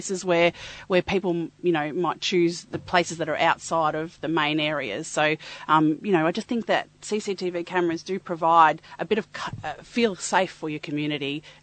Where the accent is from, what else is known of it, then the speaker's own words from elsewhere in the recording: Lara, Victoria, Australia; Born and bred in Lara